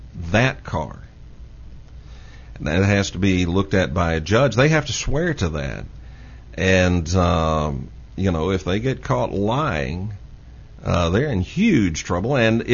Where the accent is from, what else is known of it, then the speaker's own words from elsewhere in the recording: United States; But I'm an American.